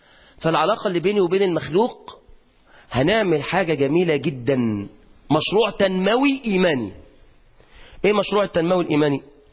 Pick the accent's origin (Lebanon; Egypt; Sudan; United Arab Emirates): Egypt; Mansoura, Dakahlia; كنت نزلت عندنا في المنصورة نبحث أسر مع الشباب